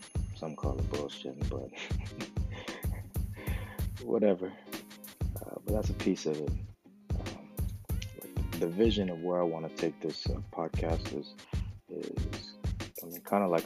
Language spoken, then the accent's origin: English; Hawthorne, California, United States; also born or lived in Venice / Inglewood; And I'm Polynesian, I'm Hawaiian. I grew up in Hawthorne and in LA, Hawthorne, Venice, Inglewood. I grew up around Tongans.